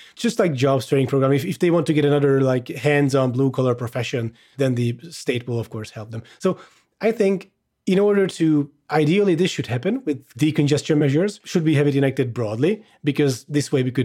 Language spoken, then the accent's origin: English; Hungary; English is a second language; I am Hungarian, if anyone's wondering. I grew up in Hungary.